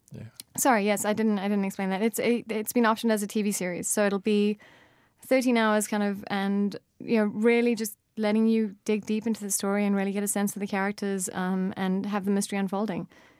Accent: South Africa; I think as a South African, having seen South Africa misrepresented so horribly in all kinds of media

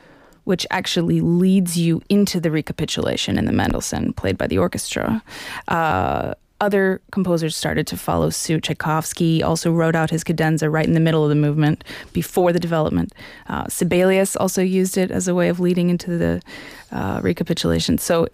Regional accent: New York, United States; now in Dallas, United States; Yep, that's my hometown.

